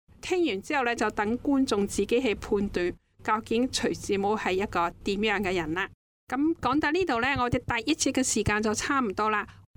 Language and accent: Chinese; China; 是我们中国人那时候就是父母之命媒妁之言